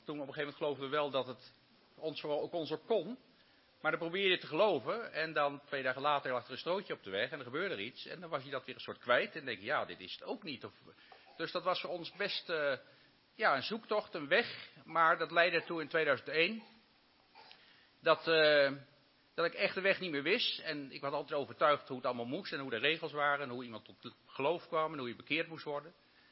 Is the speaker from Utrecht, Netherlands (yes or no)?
yes; Rhenen, Utrecht, Netherlands; Ik ben geboren in Rhenen, groot geworden in een gezin met 10 kinderen.